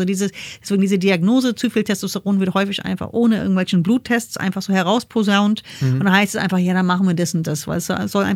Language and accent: German; New York, United States; accent: New York; German is a second language; now in Germany; Aber mein ursprünglicher erster Akzent war New York.